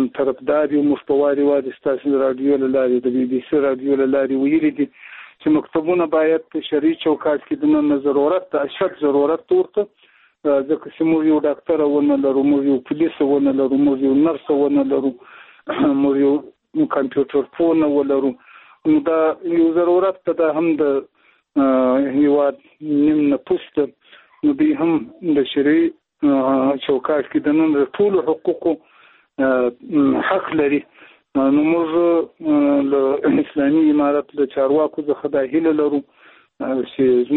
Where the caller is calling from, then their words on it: Zabul, Afghanistan; د زابل ولایت شاجیل ولسوالۍ سره په اړیکه کیم